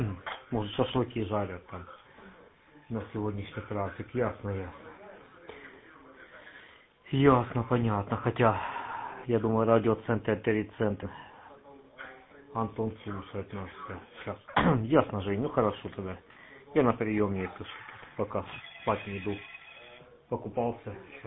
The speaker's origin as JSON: {"language": "Russian", "town": "Yenakiieve", "region": "Donetsk Oblast", "country": "Ukraine", "said": "а я с Енакио, с Донбасса."}